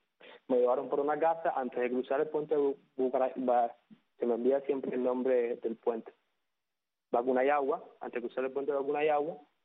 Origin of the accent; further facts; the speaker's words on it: Villa Clara, Cuba; also born or lived in Havana; now in Matanzas, Cuba; yo soy habanero. Lo que pasa es que no he vivido, la mayor parte de mi vida no la he vivido en La Habana. O sea, desde que ya crecí, siempre viví en Villa Clara y ahora estoy viviendo en Matanzas.